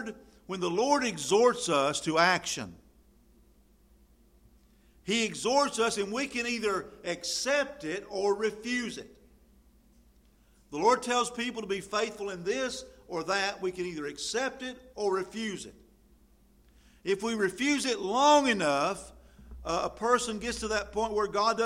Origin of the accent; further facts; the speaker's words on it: Tryon, North Carolina, United States; But last night I was in my hometown, Tryon, driving through the town.